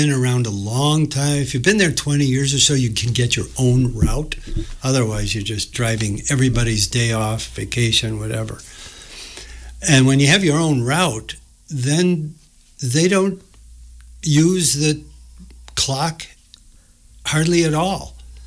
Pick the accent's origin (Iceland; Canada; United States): United States; Chicago, Illinois; I grew up in Chicago, Illinois. And I always like to say you can't grow up all the way in Chicago because it's so crowded and so relatively insane that I had to come out here to finish.